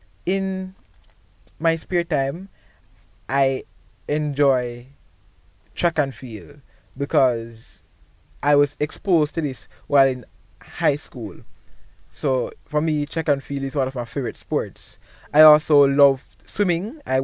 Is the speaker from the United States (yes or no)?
no; Linstead, Saint Catherine, Jamaica; I am from Linstead, St. Catherine. My parents are originally from Westmoreland. So while growing up in Linstead, the dialect was different for me